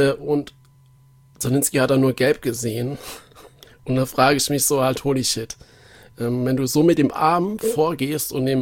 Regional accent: Nuremberg, Bavaria, Germany; gerade als Nürnberger

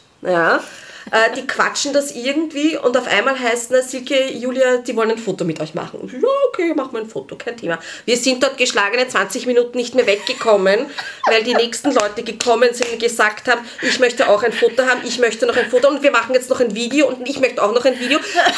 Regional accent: Austria; Und da rede ich jetzt als Österreicherin.

